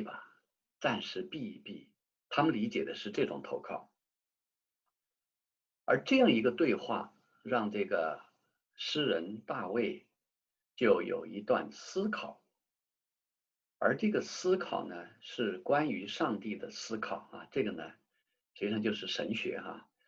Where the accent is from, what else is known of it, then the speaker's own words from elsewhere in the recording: China; 我们中国人好像有这样的智慧，说人在做，天在看。